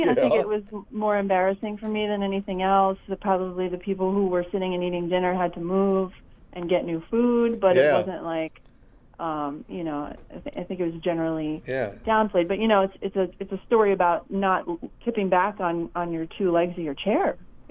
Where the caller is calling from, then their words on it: Rockaway, New Jersey, United States; I'm calling from Rockaway, New Jersey.